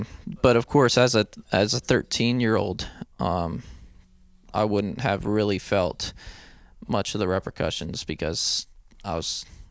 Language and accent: English; New Orleans, Louisiana, United States; also born or lived in Memphis, United States; I was born in New Orleans, but spent the first 5 years of my life in Memphis.